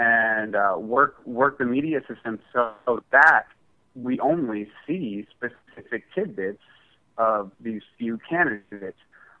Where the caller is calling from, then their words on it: Fresno, California, United States; I'm from Fresno.